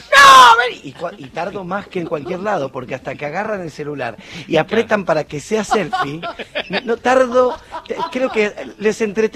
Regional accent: Caseros, Buenos Aires Province, Argentina; born there; now in Zona Norte, Argentina; yo nací en Caseros y a mí la cosa de barrio me encanta

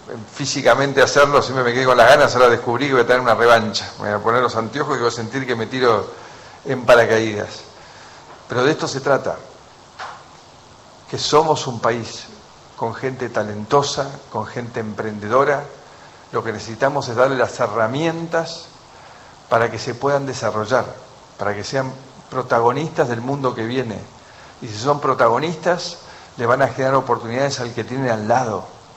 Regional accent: Argentina; somos todos argentinos

